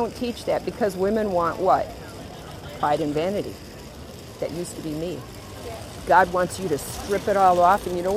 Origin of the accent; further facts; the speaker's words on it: Wisconsin, United States; We live in a little camper van and we travel around America. We're from Wisconsin originally.